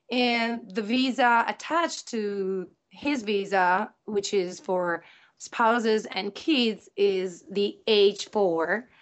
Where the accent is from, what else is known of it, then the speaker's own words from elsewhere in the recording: Italy; English is a second language; now in Grand Rapids, United States; I'm 41 years old, and I'm from Italy. I'm married to an Italian